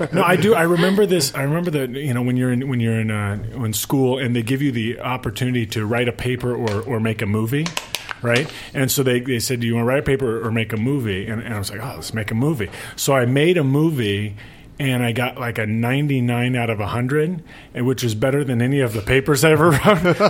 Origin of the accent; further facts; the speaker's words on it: Santa Barbara, California, United States; now in Los Angeles, United States; I grew up in Santa Barbara, California.